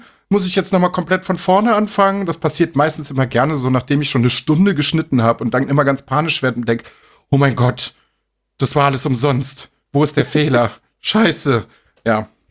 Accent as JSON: {"language": "German", "region": "North Rhine-Westphalia", "country": "Germany", "said": "Bei uns in Nordrhein-Westfalen war es Erdkunde, wie es jetzt neuerdings in Berlin ist."}